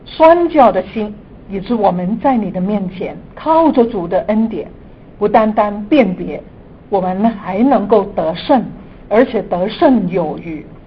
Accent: Guangdong, China; Chinese is a second language; 是我本身是广东人啊哈，所以呢普通话讲得很普通

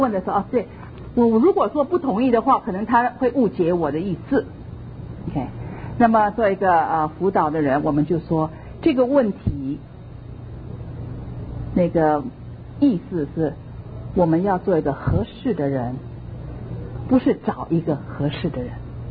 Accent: Shanghai, China; 我们上海人很喜欢吃咸的，

